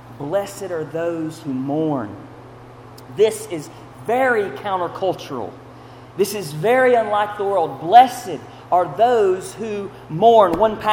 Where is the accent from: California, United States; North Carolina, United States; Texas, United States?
North Carolina, United States; Charlotte; who is near my hometown in Charlotte